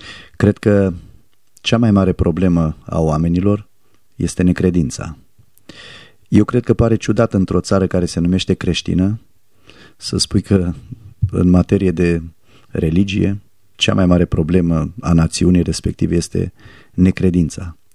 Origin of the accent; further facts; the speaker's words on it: Romania; a oamenilor din țara în care trăiesc, și eu sunt român